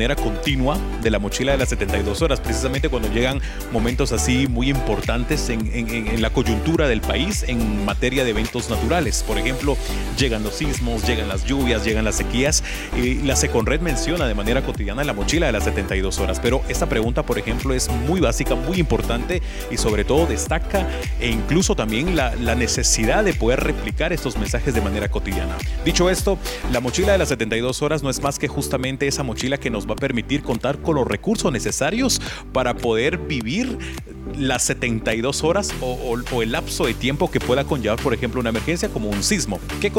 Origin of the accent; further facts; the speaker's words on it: Guatemala; lo que hacemos como población guatemalteca es alarmarnos, ¿sí?